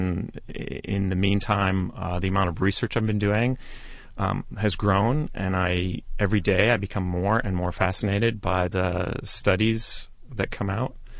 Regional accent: New Britain, Connecticut, United States; I grew up in New Britain, Connecticut. It's a factory town. Stanley Works, the hardware manufacturing, is headquartered there.

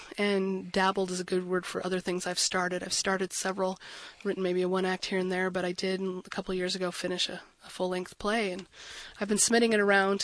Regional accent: Utah, United States; I do remember I grew up in the Salt Lake area mostly, and we used to go to my grandparents' house on Christmas Eve.

